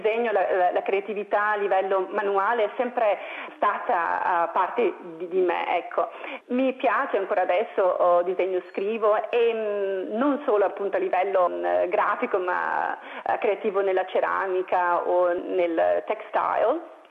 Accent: Padua, Veneto, Italy; moved away as an adult; also born or lived in England; now in Australia; italiana e vengo da Padova, però sono ormai 15 anni che abbiamo lasciato l'Italia, io e mio marito, e veniamo dall'Inghilterra, esattamente. Siamo qui in Australia da 6 anni oramai

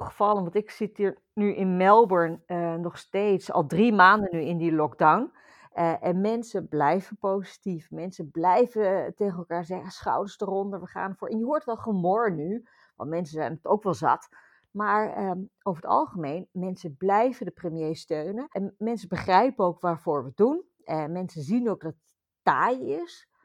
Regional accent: Netherlands; now in Australia; dat is natuurlijk een domper voor ons als Nederlanders die hier in Australië wonen

